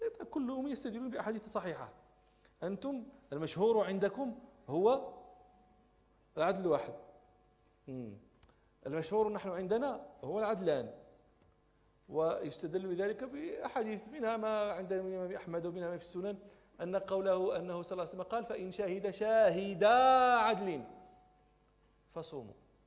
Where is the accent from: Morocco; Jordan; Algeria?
Morocco